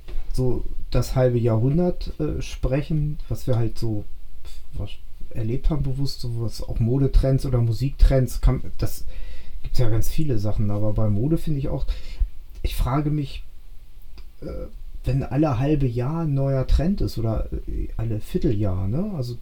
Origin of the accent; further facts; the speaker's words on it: West Germany, Germany; also ich als Wessi